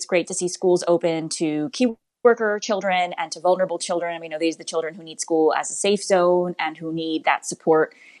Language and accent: English; Florida, United States; I've seen it in Florida, my home state as well.